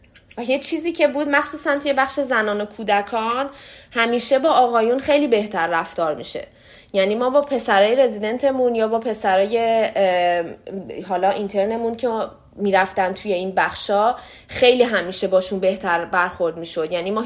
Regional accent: Iran; به خاطر اینکه من ایرانیم

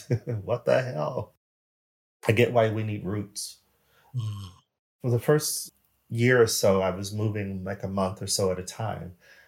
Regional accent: United States; I'm American. That's my home country. I don't believe it's home anymore.

